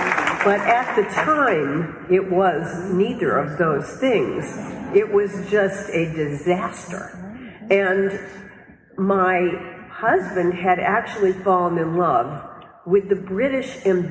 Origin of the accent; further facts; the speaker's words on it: California, United States; also born or lived in New York; I grew up, I was born here in New York. My parents moved us all to California. My parents were screenwriters.